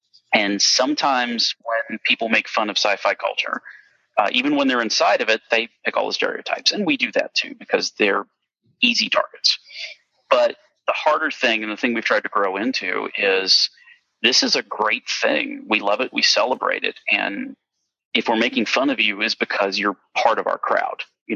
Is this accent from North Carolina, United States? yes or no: yes; Goldsboro, North Carolina, United States; I grew up in Goldsboro, North Carolina, which is an Air Force based town. And in the 1980s, it had a population of 25,000 people.